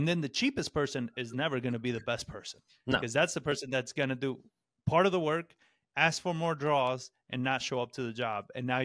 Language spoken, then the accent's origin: English; Argentina; now in San Antonio, United States; And because I'm from Argentina, I speak Spanish. I speak fluent Spanish. So in San Antonio, that's a great skill to have.